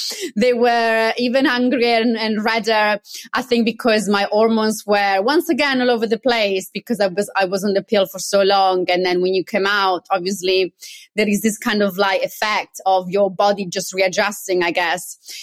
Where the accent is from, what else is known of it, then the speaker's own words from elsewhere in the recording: Italy; moved away as an adult; now in London, United Kingdom; Growing up in Italy in the 80s and 90s